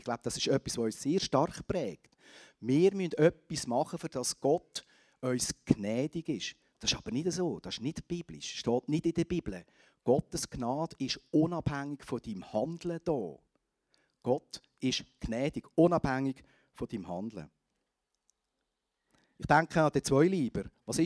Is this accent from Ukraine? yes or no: no; Switzerland; Ich bin ja in der Schweiz aufgewachsen, in einem Land, wo man wirklich quasi Milch und Honig fließt, wo es gut geht.